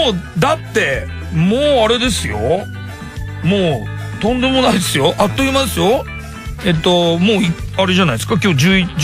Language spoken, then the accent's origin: Japanese; Shizuoka, Japan; 僕静岡なんですけど、はい、でも本当にあんま知らないですよ